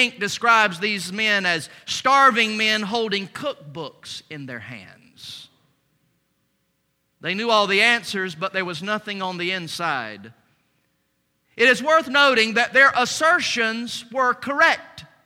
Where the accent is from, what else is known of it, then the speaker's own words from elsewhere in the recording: Valdosta, Georgia, United States; also born or lived in Atlanta; But if you were to ask me, "Where are you from?" we tend to mean, "What's your hometown?" I would say, "Valdosta." And then you said, "Oh, you were born in Valdosta." No, I was born in Atlanta.